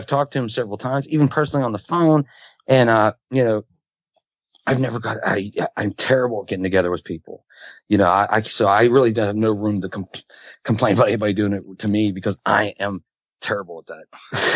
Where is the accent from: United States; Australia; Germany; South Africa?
Australia; Katanning, Western Australia; because that's my hometown, Katanning. I haven't ever sang I never sang a whole show in the town of Katanning.